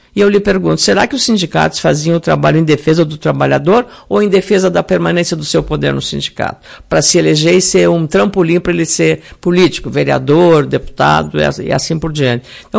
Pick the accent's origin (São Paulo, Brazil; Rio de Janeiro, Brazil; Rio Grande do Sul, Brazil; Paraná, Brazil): Rio Grande do Sul, Brazil; Lagoa Vermelha; born or raised there